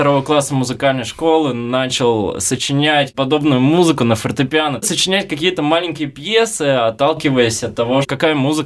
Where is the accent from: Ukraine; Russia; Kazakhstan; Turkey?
Russia; Saint Petersburg; Я петербуржец.